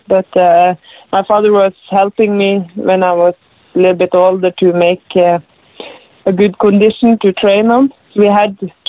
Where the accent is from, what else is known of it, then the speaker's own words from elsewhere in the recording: Rognes, Trøndelag, Norway; English is a second language; I grew up in Rognes. It's a small place, very small place. It's about 250 people is living there. I was growing up on a farm with my family.